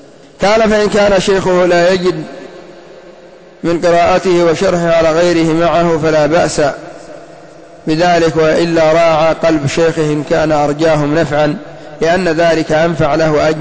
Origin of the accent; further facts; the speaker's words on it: Yemen; وربما تجد عندنا في اليمن ما أحد يعرف هذا الخلاف